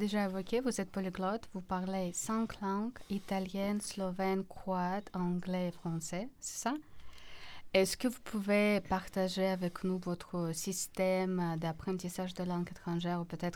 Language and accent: French; Russia; Russie, je viens de Russie.